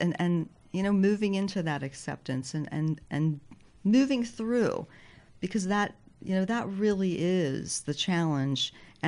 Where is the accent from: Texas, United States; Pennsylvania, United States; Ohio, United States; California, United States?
Pennsylvania, United States; Waynesboro; also born or lived in Salt Lake City; I live in Waynesboro, Pennsylvania. I'm actually from Waynesboro. Mm-hmm. I spent 15 years living in Salt Lake City. Mm-hmm. And then moved back to the East Coast a few years back.